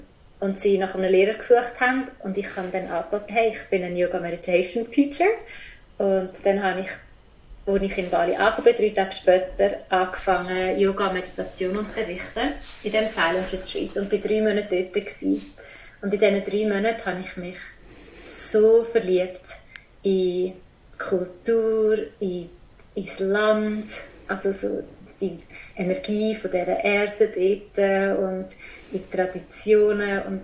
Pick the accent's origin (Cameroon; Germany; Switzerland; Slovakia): Switzerland; now in Indonesia; Ich bin ursprünglich aus der Schweiz. Ich bin in der Schweiz, man hört es ja.